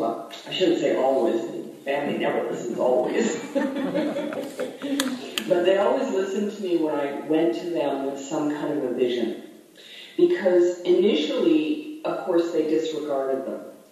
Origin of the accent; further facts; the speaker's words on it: British Columbia, Canada; we drove all the way up to my hometown in northern British Columbia.